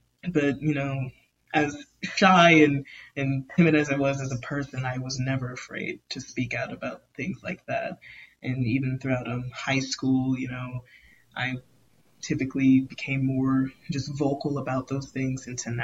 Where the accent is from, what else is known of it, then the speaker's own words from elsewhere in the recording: El Paso, Texas, United States; I was born and raised in El Paso, by the way.